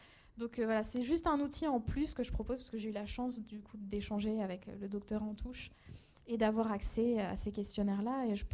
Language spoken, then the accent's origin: French; Réunion, France; moved away; moi, je suis réunionnaise, je suis partie jeune de chez moi, ma famille était loin